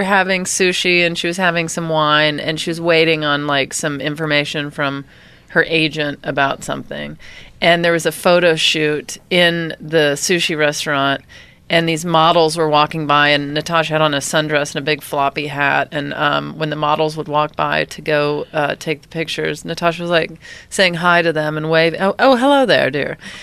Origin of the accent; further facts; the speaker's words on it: Pass Christian, Mississippi, United States; Past Christian, Mississippi.